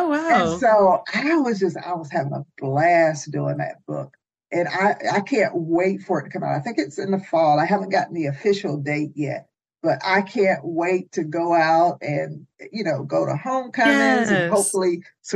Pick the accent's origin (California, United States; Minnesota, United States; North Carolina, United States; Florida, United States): North Carolina, United States; I grew up in North Carolina